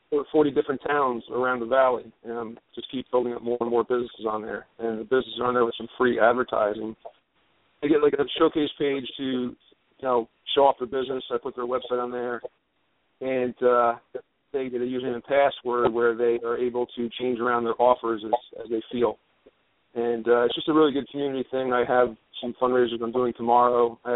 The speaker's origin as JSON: {"language": "English", "region": "New York", "country": "United States", "said": "I'm from New York."}